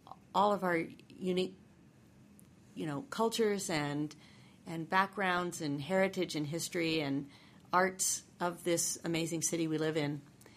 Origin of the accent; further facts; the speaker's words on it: Phoenix, Arizona, United States; I'm proud to say I'm a fourth generation Phoenician and Arizonan. I was born here in Phoenix, North Central Phoenix, back when that was the edge of our city.